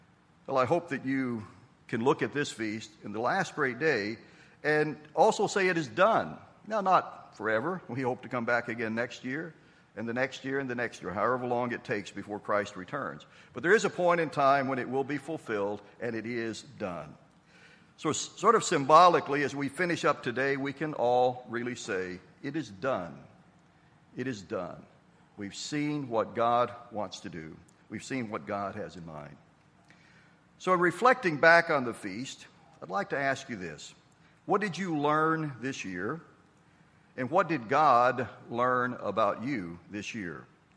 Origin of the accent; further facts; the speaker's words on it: the South, United States; now in Massachusetts, United States; We came from the South. We had never been any further north than the Mason-Dixon line. We were just getting used to living in Massachusetts.